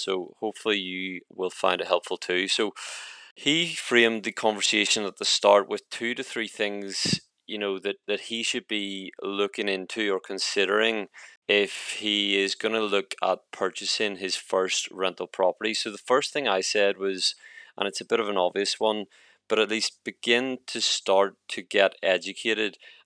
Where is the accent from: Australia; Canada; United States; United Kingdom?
United Kingdom; Northern Ireland; Obviously, I'm from Northern Ireland, but I think a lot of this will resonate and be applicable in the whole of the UK.